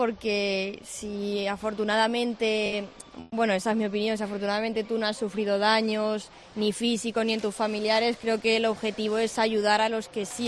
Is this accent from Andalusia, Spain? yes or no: no; Requena, Valencian Community, Spain; yo soy de Requena, entonces yo no he podido bajar a mi pueblo a ayudar ni a Requena ni a Utiel.